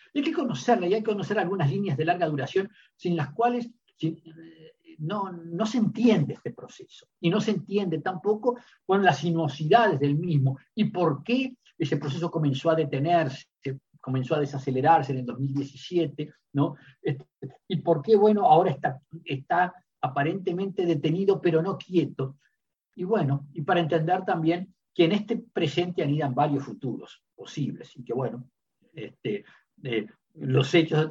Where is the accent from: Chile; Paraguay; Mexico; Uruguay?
Uruguay; Como diplomáticos acreditados, bueno, como uruguayos, ese proceso?